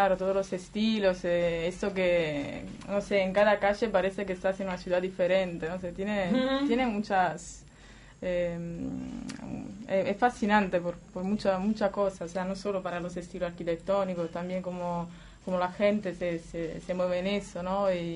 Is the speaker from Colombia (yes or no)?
no; Naples, Campania, Italy; Spanish is a second language; yo vengo de Nápoles, que es bastante compleja como ciudad, tiene sus peligros, sus cosas